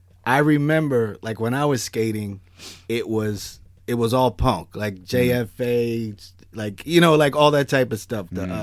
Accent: New Jersey, United States; I grew up in New Jersey, still live in New Jersey, but always 15 minutes away from Philadelphia.

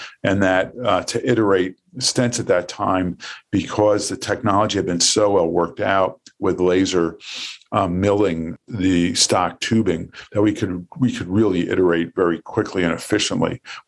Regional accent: New York, United States; You know, it's like I grew up in New York.

